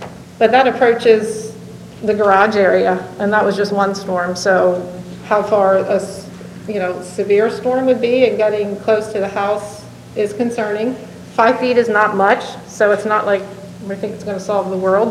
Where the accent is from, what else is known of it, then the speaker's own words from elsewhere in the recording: Lancaster, Pennsylvania, United States; We're both from Lancaster, PA area.